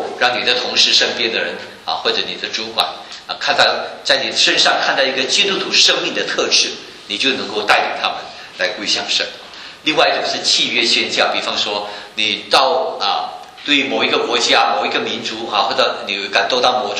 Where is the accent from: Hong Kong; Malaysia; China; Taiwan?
Malaysia; 我在马来西亚成长，我们就知道马来西亚是一个回教化国家